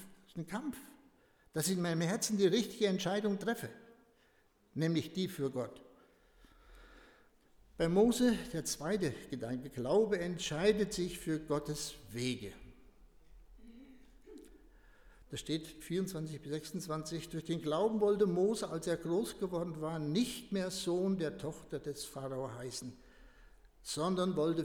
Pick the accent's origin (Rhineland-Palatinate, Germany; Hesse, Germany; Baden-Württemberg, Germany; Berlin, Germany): Hesse, Germany; Reiskirchen; Bei uns in Reiskirchen hat man früher gesagt, das sind die Mucker.